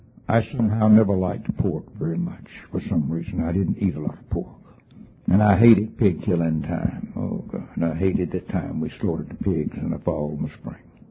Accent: Alabama, United States; I was raised in Alabama.

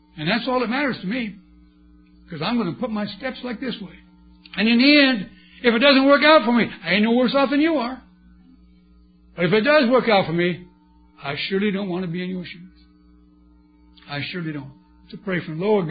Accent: California, United States; We're from California, you know, so everybody's wrong but us.

